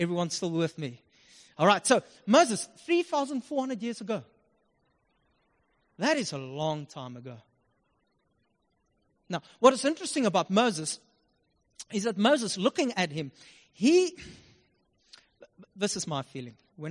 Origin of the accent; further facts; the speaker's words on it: Upington, Northern Cape, South Africa; Trust me, I'm from Upington.